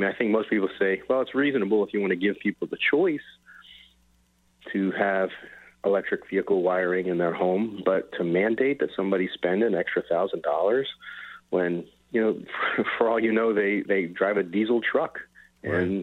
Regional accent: Maryland, United States; born there; You know, I was born here in Frederick County, so I've seen Frederick County at its core is a conservative county

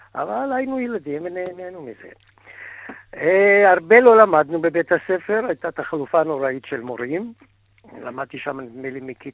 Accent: Petah Tikva, Central District, Israel; born there; also born or lived in Tel Aviv; הילדות שלי התחילה בפתח תקווה. נולדתי בפתח תקווה 1940. ט"ו בשבט, הוריי מסיבות פרנסה עברו לתל אביב

